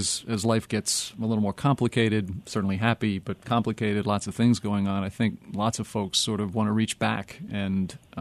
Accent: New Jersey, United States; beginning when I was, I guess, about 9 or 10, growing up in New Jersey

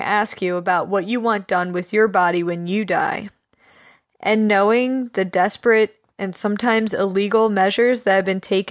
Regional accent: Pennsylvania, United States; also born or lived in Philadelphia; now in Los Angeles, United States; I grew up in Delaware County, Pennsylvania. I lived in Philadelphia until I moved to Los Angeles

